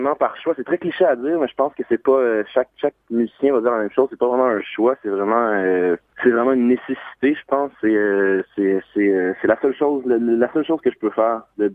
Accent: Montreal, Quebec, Canada; je suis un Montréalais, québécois, canadien

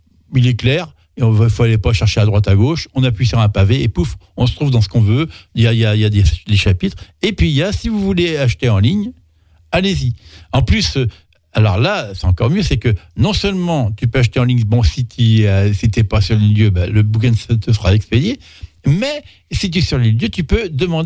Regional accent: Nantes, Pays de la Loire, France; Quand j'étais gamin, j'étais à Nantes, j'allais souvent là, ça sentait bon.

